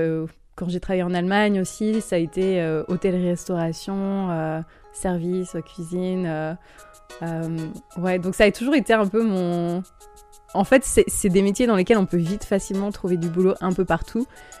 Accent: France; j'ai vraiment rejeté mes origines en disant mais je veux pas dire que je suis française, je me sens internationale

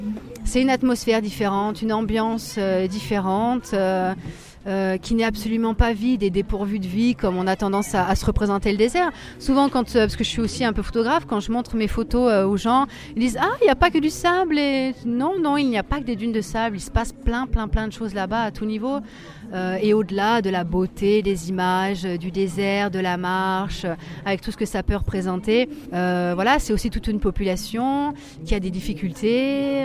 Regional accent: the Alps, France; moi, je suis d'ici, donc je suis des Alpes. J'ai beaucoup marché dans les montagnes autour de chez nous

